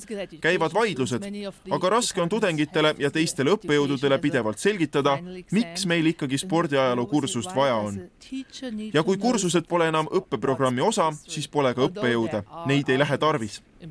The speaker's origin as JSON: {"language": "Estonian", "country": "Germany", "said": "Mina olen pärit Saksamaalt, riigist, kus spordi ajaloo tähtsus on vähenemas."}